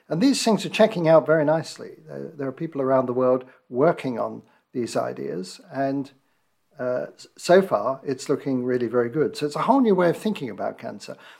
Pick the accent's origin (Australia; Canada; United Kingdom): United Kingdom; London; I grew up in North London, in Hampstead Garden suburb.